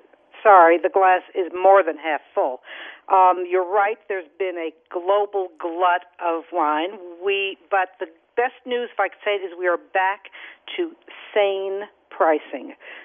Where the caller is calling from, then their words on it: New York, United States; I don't know if this, it should be true in all markets, but I'm speaking from New York where I am